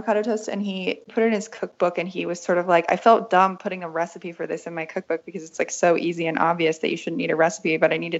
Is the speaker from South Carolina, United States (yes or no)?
no; West Virginia, United States; also born or lived in Berlin; I grew up in West Virginia, and it's not that we didn't have avocados there